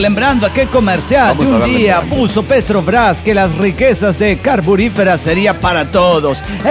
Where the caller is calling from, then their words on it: Bogotá, Colombia; de Bogotá, Colombia.